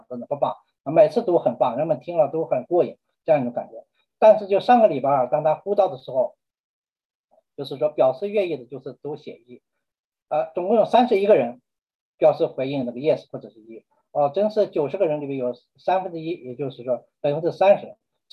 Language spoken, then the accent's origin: Chinese; China; 我们是中国人，是从地球的另一端这样一群毫不相干的人来到他们当中